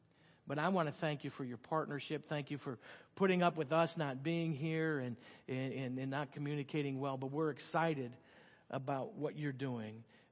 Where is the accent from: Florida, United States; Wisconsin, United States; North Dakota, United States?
Wisconsin, United States; Good, faked you out because I grew up in Wisconsin, but that's all right.